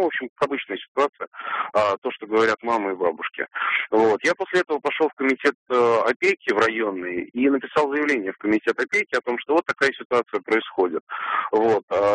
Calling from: Moscow, Russia; Нет, я из Москвы.

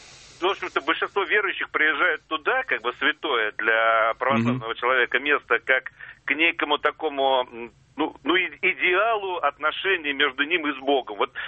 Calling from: Moscow, Russia

